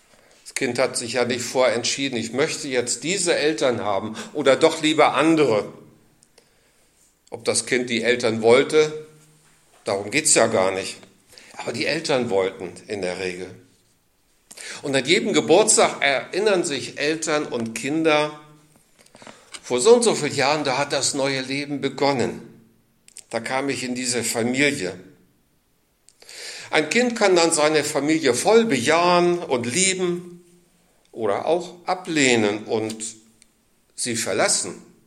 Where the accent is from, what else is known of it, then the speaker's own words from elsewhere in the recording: Wankendorf, Schleswig-Holstein, Germany; Ich komme ja aus Wankendorf und bin von da früher auch schon öfter in Plön gewesen, auch ein Praktikum gemacht. Und das war dann auch der Start, dass ich meine Heimat verlassen habe mit 18.